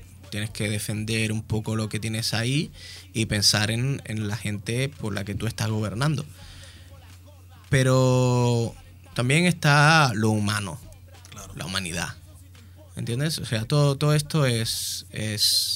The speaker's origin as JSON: {"language": "Spanish", "country": "Dominican Republic", "said": "como dominicano, al fin que soy, pues me gusta estar un poco al tanto de las cosas que pasan por allí"}